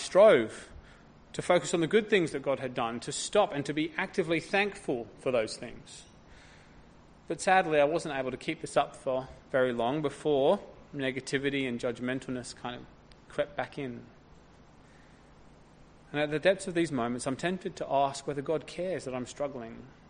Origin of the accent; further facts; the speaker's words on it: United Kingdom; As you may or may not know, I'm British.